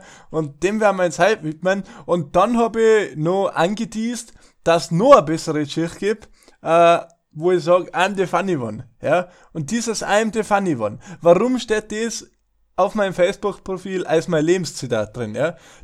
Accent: Tyrol, Austria; man ja als Österreich auch Ausland, obwohl Österreich schon ziemlich eine Welt macht, überhaupt als Tiroler.

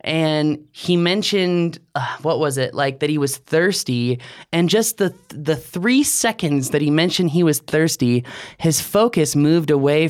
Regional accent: Virginia, United States; Yeah, Jason's from DC area. That's my hometown. So. Reppin' the hood.

